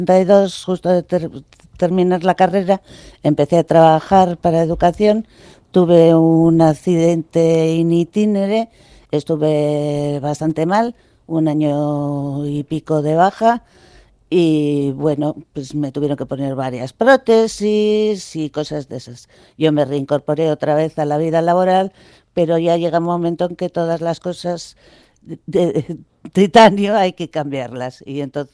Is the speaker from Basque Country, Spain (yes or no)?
yes; Basque Country, Spain; now in Gipuzkoa, Spain; yo no soy de Guipúzcoa, yo soy vizcaína